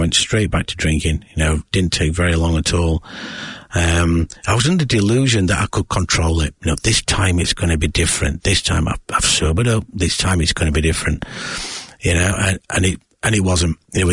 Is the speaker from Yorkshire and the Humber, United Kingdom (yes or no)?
yes; Yorkshire and the Humber, United Kingdom; born or raised there